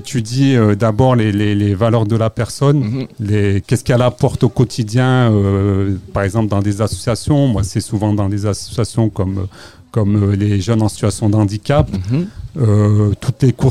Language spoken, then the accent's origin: French; Échirolles, Auvergne-Rhône-Alpes, France; Ouais, je viens d'Échirolles